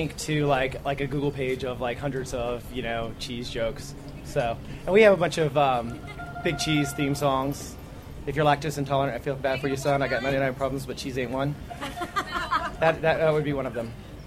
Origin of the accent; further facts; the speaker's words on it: Washington, District of Columbia, United States; From Washington, D.C.